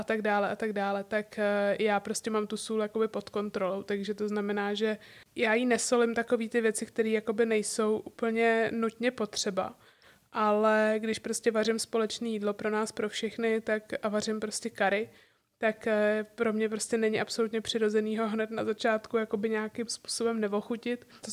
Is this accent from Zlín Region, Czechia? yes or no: no; Prague, Czechia; že jsem teda z Prahy a tím pádem se tady dá všechno objednat online